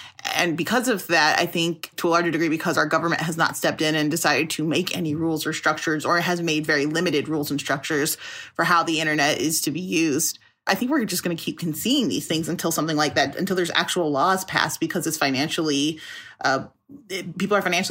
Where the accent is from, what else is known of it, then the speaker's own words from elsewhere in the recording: Chicago, Illinois, United States; I'm from Chicago.